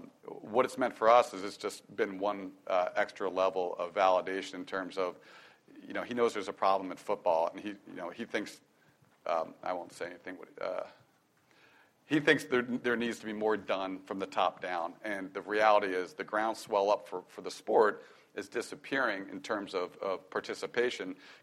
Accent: Philadelphia, Pennsylvania, United States; I'm from Philadelphia.

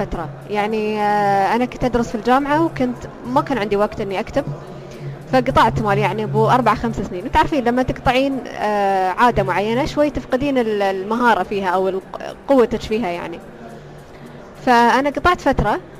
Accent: United Arab Emirates; أنا كاتبة إماراتية توني في بداية المشوار

